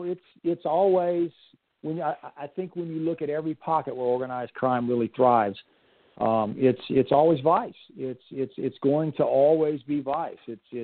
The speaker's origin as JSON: {"language": "English", "region": "Louisiana", "country": "United States", "tie": "born or raised there", "said": "I remember growing up, I grew up in South Louisiana."}